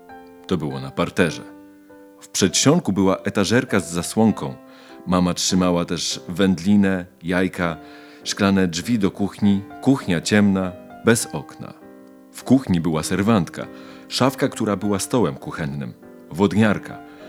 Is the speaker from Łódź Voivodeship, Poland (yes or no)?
yes; Łódź, Łódź Voivodeship, Poland; Wychowywałam się na Księżym Młynie. Ojciec pracował jako rymarz u Scheiblera i należał do jego orkiestry. Najpierw rodzice mieszkali na ulicy Składowej. Ponieważ ojciec był w orkiestrze, dostali mieszkanie na Przędzalnianej